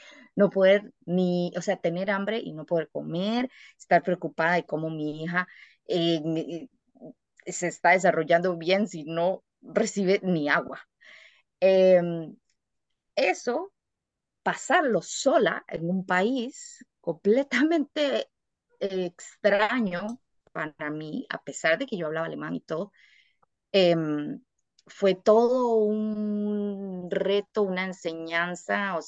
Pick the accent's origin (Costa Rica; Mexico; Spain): Costa Rica; now in Germany; me vine sabiendo que esa era la última vez que yo iba a vivir en mi país. Y yo recuerdo que fue increíblemente duro porque solo tenía una maleta de 20 kilos